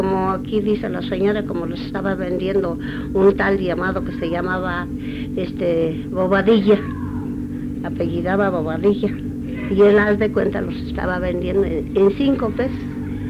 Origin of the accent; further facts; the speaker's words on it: Huitzilac, Morelos, Mexico; born there; En Huichilac.